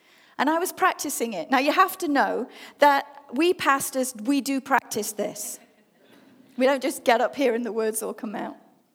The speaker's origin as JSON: {"language": "English", "region": "England", "country": "United Kingdom", "said": "we're both English, and we were both married to stubborn Englishmen who just would not accept Jesus."}